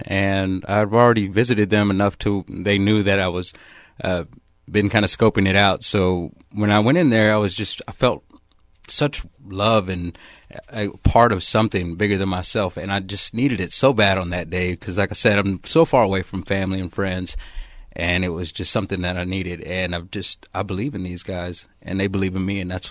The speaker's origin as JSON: {"language": "English", "town": "Lubbock", "region": "Texas", "country": "United States", "lives_now": "Medford, United States", "said": "being so far from home. I'm from Lubbock, Texas, and I was not aware of any clubhouse models, you know, in my area before this."}